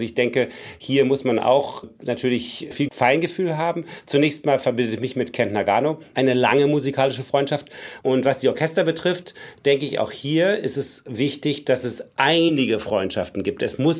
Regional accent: East Germany, Germany; Also ich bin in der DDR aufgewachsen

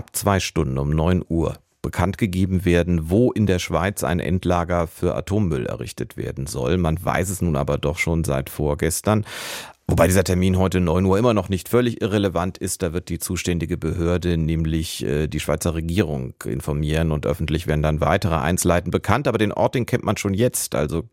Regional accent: Germany; Ich denke jetzt mal als typischer Deutscher

